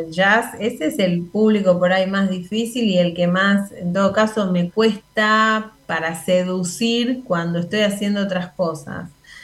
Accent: Argentina; yo soy argentina, necesito explorar otras cosas.

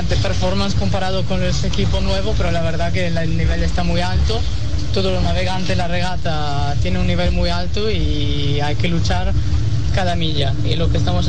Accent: Italy; Spanish is a second language; now in United States; yo, que soy de Italia, pero ahora mismo vivo en Estados Unidos.

